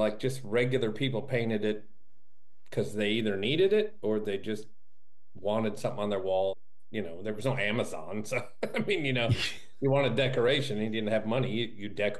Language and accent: English; Michigan, United States; I mean, I grew up in Northern Michigan, but my dad was a teacher and also an antique dealer.